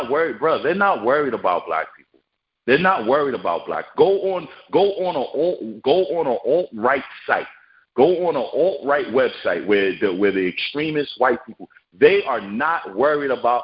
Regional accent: New York, United States; I'm from New York. I know knuckleheads that get loans from the bank.

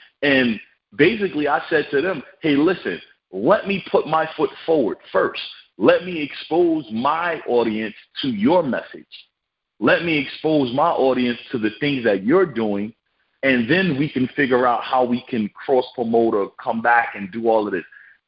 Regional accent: New York, United States; New York. I'm from New York.

